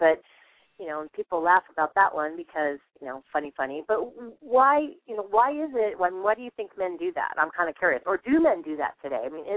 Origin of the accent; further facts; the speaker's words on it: Midwest, United States; now in California, United States; I know I'm from the Midwest, so we'll say that right there. It's a whole different mindset in the Midwest, and now we're in California.